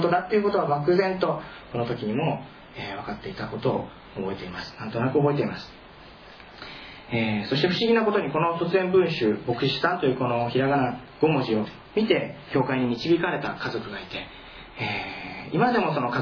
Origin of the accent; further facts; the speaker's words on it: Hachioji, Tokyo, Japan; also born or lived in Ehime; 僕は、東京の八王子、生まれは愛媛なんですが、育ちは東京の八王子という、東京といっても広くてですね、八王子というのはもう東京の都心からちょっともう外れた田舎にあってですね、東京ですが、学校の小学校の校庭にイノシシが出るような